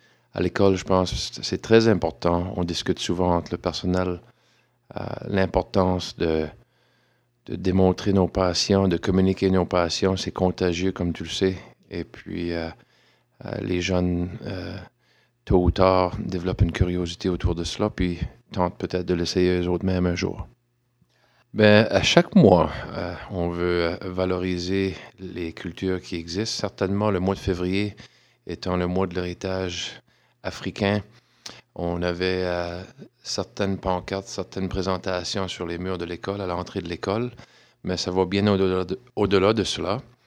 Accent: Canada; now in Lower Sackville, Canada; puis je suis directeur à l'école du Grand Portage à Lower Sackville. Je suis originaire de la région de Chatican, donc une région qui me tient à cœur. C'est là que j'ai grandi

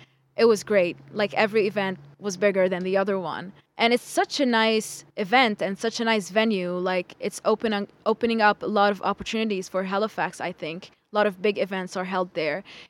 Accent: Lebanon; I am from Lebanon originally. I came here 3 years ago

